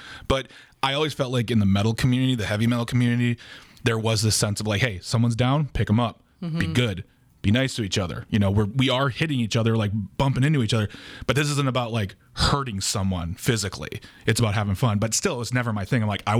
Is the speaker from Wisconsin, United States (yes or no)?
yes; Waukesha, Wisconsin, United States; My hometown.